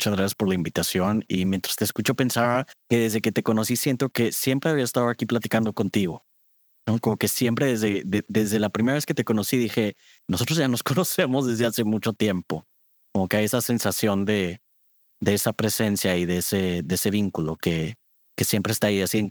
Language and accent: Spanish; Monterrey, Nuevo León, Mexico; cuando yo iba creciendo, soy de Monterrey, México, y enfrente de mi casa había una pequeña biblioteca.